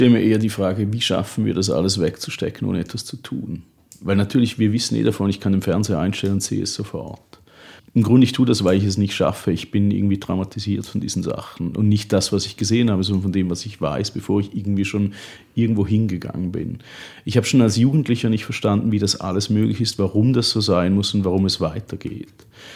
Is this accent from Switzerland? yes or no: yes; Switzerland; beispielsweise die Schweiz, ich bin Schweizer, ein Land ohne Bodenschätze